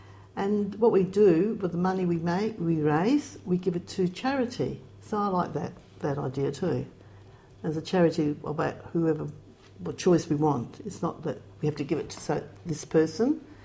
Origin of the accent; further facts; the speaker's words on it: Australia; I feel I'm Australian more than anything.